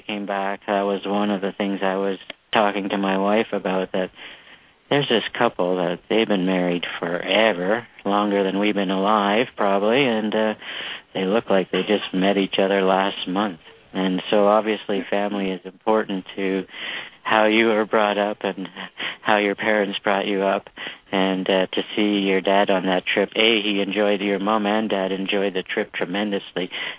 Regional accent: Canada; I'm from Canada. We used to do that with hockey.

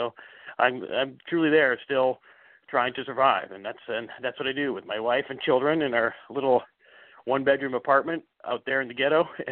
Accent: Canada; moved away; I moved to San Francisco from Canada, green, you know, naive country boy from Canada back in 1984 to play in a punk rock band

